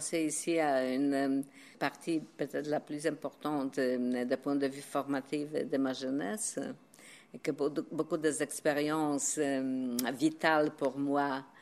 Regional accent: Poland; French is a second language; quand je suis chez moi en Pologne.

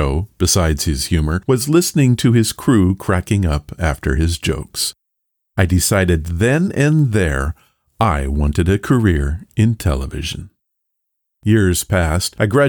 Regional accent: Detroit, Michigan, United States; I grew up in the Detroit area.

